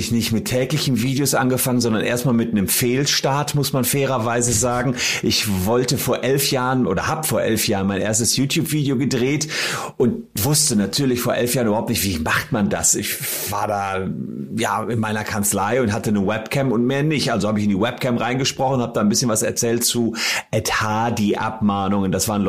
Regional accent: Gevelsberg, North Rhine-Westphalia, Germany; in meiner Heimatstadt Gevelsberg

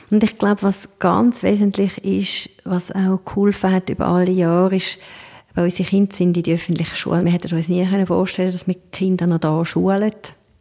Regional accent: Switzerland; Oder wir als Schweizer

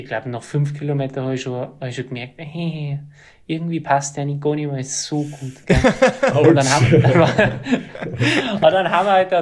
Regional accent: Berchtesgaden, Bavaria, Germany; wo ich her bin, ja, aus Berchtesgaden

